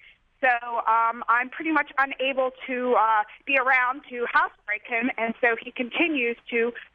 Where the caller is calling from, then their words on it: Ashburn, Virginia, United States; Ashburn, Virginia.